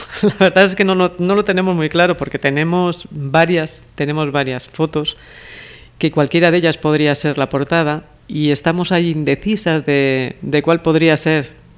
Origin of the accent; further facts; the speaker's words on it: Castile, Spain; also born or lived in Cantabria; Y no nací en Cantabria. Yo nací en Castilla. Nací en Castilla porque... Bueno, pues porque en aquellos años, pues mis padres, al igual que muchos otros, tenían que marchar de su lugar de origen porque no había para todos